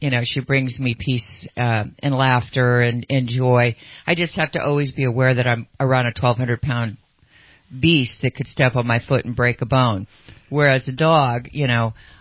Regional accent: Sacramento, California, United States; I grew up in Sacramento on the American River. Was my junior through high school, which was Rio Americano area, and right on the river.

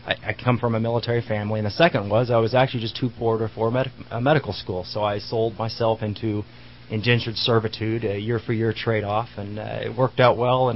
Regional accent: Tulsa, Oklahoma, United States; also born or lived in Houston; now in Red Bluff, United States; Well, originally I grew up in Tulsa, Oklahoma, right after the oil boom went bust there.

